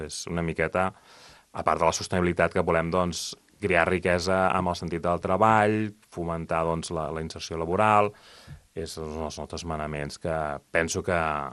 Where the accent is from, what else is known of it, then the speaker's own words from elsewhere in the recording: Sant Sadurní d'Anoia, Catalonia, Spain; Clar, jo soc fill de Sant Sadurní